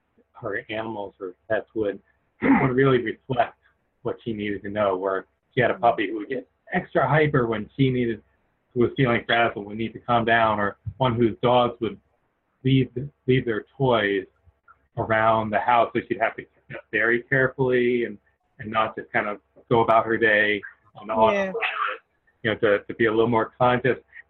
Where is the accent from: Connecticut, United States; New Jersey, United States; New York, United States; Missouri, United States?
New York, United States; She grew up primarily in South Dakota, I grew up primarily just outside of New York City.